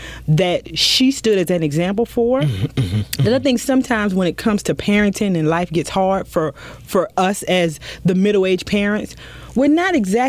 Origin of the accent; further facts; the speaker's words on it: South Carolina, United States; And I grew up in Williamsburg County, mm-hmm. King Street, South Carolina. And we were, County 45, we were the poorest county in the state of South Carolina.